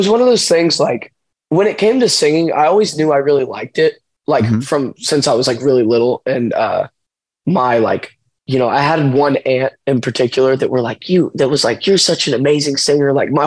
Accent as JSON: {"language": "English", "town": "New Carlisle", "region": "Ohio", "country": "United States", "tie": "born or raised there", "said": "but I grew up in New Carlisle."}